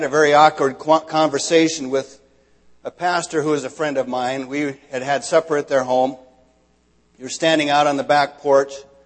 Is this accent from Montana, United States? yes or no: yes; Montana, United States; now in New Jersey, United States; Right now I'm living in New Jersey. People that I meet there ask where I'm from or if I'm from New Jersey. I say, no, I'm from Montana.